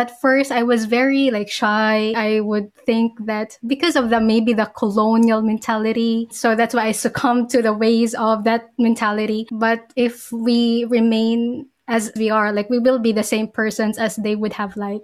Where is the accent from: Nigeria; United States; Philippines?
Philippines; because Philippines, yeah, we're from the Philippines, right?